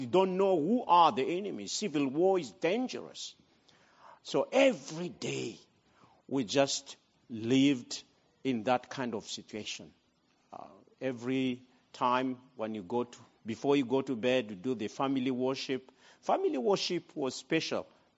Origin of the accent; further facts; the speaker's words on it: Madagascar; moved away as an adult; also born or lived in Congo; I'm originally from Madagascar, but I left that country in 1995. That was quite some time now, 1994.